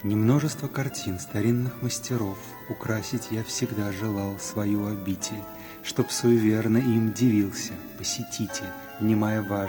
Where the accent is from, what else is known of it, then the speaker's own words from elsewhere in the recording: Siberia, Russia; Мне 22 года. Я из Сибири. Вообще я идеалист и романтик, то есть очень люблю помечтать. Когда мне было 10 лет, я стал верующим в Бога по зову сердца.